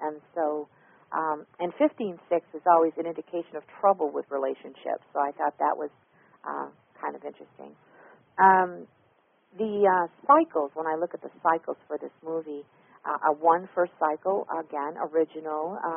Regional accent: New York, United States; being a New Yorker originally, I'm born and raised in New York

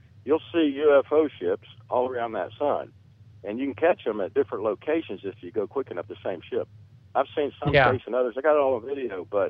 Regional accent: Florida, United States; Listen, I'm from Florida. I'm from Florida.

